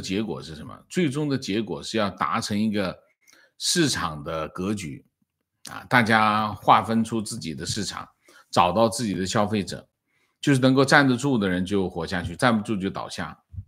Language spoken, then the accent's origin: Chinese; Fujian, China; 我们福建这边鞋厂10家9家亏损